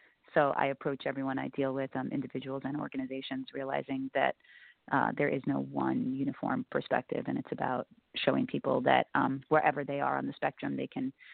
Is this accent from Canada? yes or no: no; New York City, New York, United States; parents are immigrants, so I grew up with loving food, always eating different kinds of foods, and I grew up in New York City, so exposed to many different cultures.